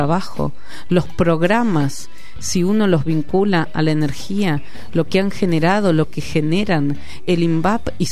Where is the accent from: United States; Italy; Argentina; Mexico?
Argentina; Nos interpela como argentinos y argentinas y nos interpela a nivel mundial.